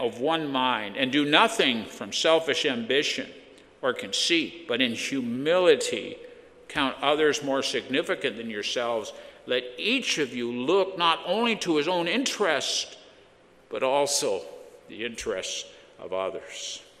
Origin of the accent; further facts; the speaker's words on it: Abbotsford, British Columbia, Canada; I mean, you're from Vancouver. I'm from Abbotsford. We have a sense of identity.